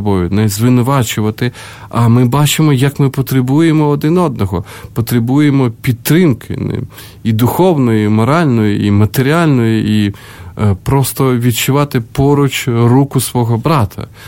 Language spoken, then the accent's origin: Ukrainian; United States; Адже ми, американці, так багато молимося, у нас така християнська країна